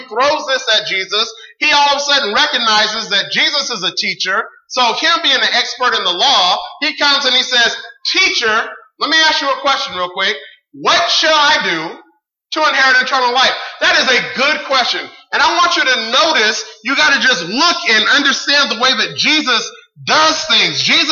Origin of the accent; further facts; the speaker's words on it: California, United States; So growing up in California, I used to be a fighter.